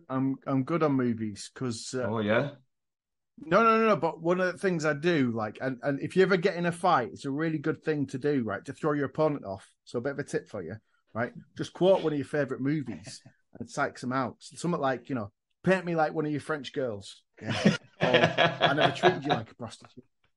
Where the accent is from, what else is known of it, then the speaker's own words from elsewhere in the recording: Rochdale, North West England, United Kingdom; I'm from Rochdale.